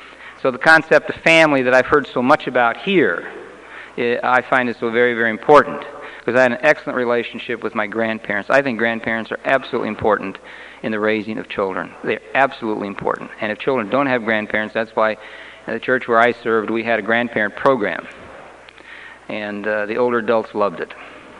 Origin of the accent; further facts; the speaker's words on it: St. Louis, Missouri, United States; Where families, I can remember I was raised in South St. Louis.